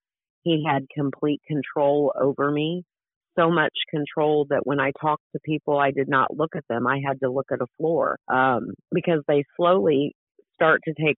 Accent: Kansas City, Missouri, United States; I'm from Kansas City, Missouri. I am 59 years old.

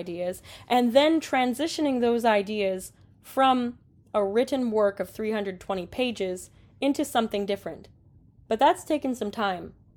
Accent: Dearborn, Michigan, United States; That's a term I didn't have when I was growing up in Michigan. I grew up in Dearborn, Michigan.

